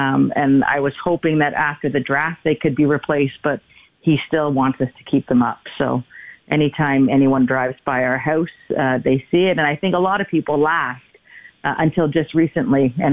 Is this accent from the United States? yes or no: no; Toronto, Ontario, Canada; Growing up in Toronto, I think everyone's